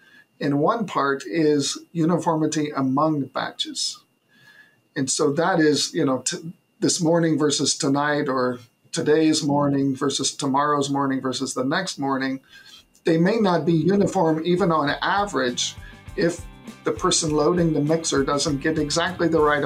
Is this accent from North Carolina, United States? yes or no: no; Indiana, United States; All right. Well, I grew up in Northeast Indiana on a farm. We also had a short line equipment business.